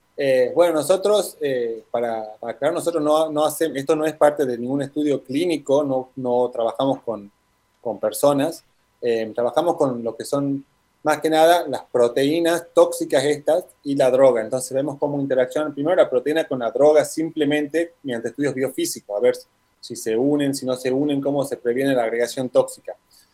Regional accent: Tucumán, Argentina; sobre todo tucumanos, porque somos tucumanos acá, una tucumana en París y una tucumana en España.

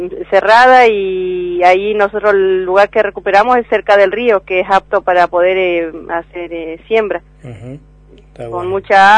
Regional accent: La Guarría, Chubut, Argentina; born there; yo y mi familia nacimos en La Guarría, mi madre nació ahí

